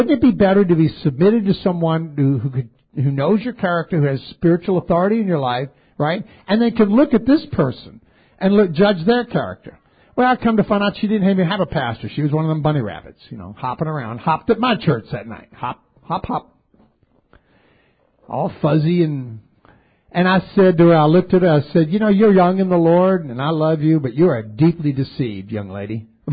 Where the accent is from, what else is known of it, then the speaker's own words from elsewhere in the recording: New Orleans, Louisiana, United States; I'm from New Orleans, okay? I like New Orleans people.